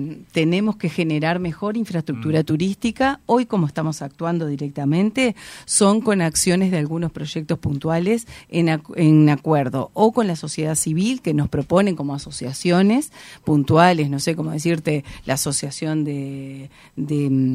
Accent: Uruguay; no nos hace bien a nosotros como uruguayos

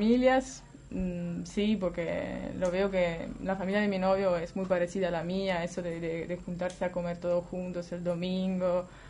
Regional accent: Naples, Campania, Italy; Spanish is a second language; yo vengo de Nápoles, que es bastante compleja como ciudad, tiene sus peligros, sus cosas

